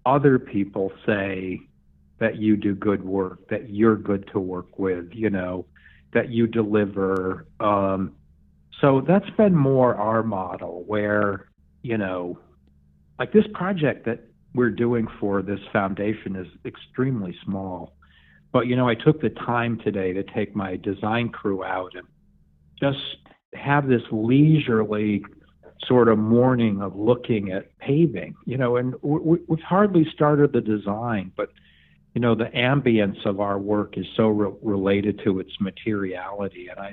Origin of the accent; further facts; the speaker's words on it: New York, United States; So I grew up in the Borscht Belt Catskills, so very enmeshed in Jewish culture.